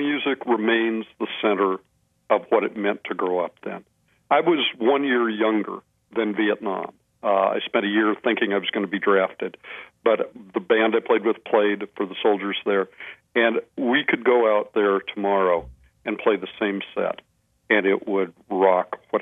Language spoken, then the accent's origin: English; Southwest, United States; I come from the Southwest. I was in a rock and roll band that had Chicano members in it at times.